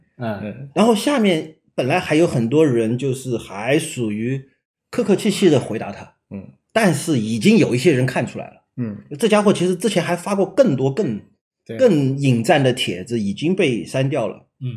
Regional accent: China; 就是我们中国人在聊，就是我们怎么看这个国家，看那个国家嘛。

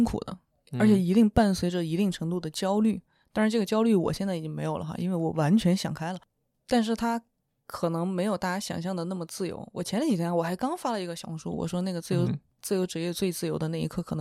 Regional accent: Chengdu, Sichuan, China; 但是因为我从小就在成都长大

